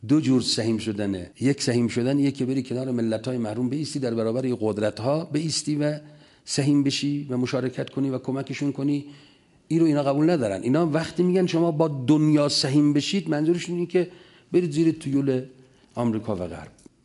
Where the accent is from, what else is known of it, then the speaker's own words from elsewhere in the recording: Iran; به من به عنوان یک ایرانی گفتن شما قدر ایرانتون رو بدونید